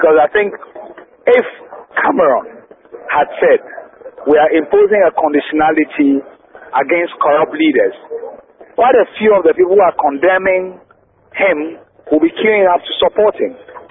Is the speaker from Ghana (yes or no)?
yes; Ghana; But as a Ghanaian, I think what we should be doing is to decriminalize gay and lesbian rights.